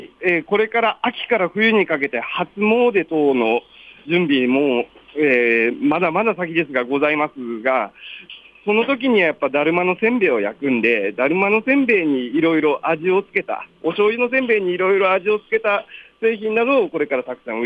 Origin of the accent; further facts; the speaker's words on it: Chofu, Tokyo, Japan; 生まれも育ちも自分は調布なんで